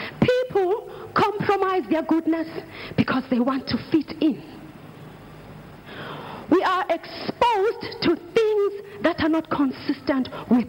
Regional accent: South Africa; also born or lived in Nigeria; I am from South Africa and Nigeria.

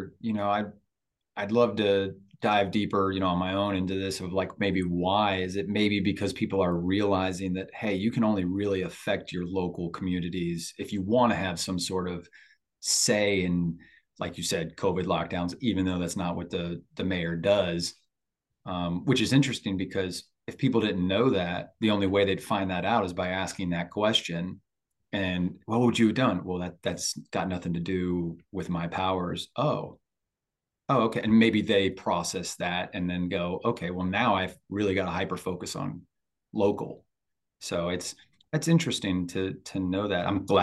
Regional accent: Ohio, United States; I'm going to say, "What? I'm from Ohio. What are you doing here?

